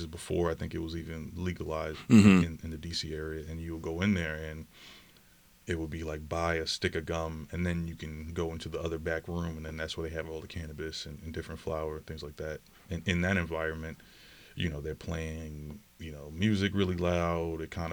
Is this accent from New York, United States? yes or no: yes; New York City, New York, United States; now in Buffalo, United States; I'm originally from New York City.